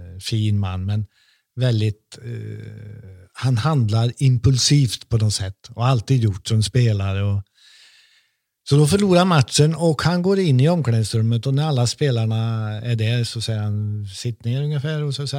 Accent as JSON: {"language": "Swedish", "country": "Sweden", "said": "framför allt så är jag svensk. Jag är inte född i England."}